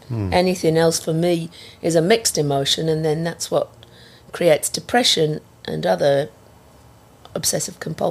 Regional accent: North West England, United Kingdom; No, I come from Lancashire. All of us can talk to anybody.

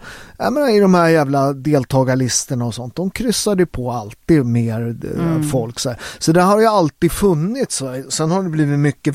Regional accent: Southern Italy, Italy; now in Sweden; om man tittar på där jag kommer från i Syditalien, vi har ju ett av världens mest blandade DNA

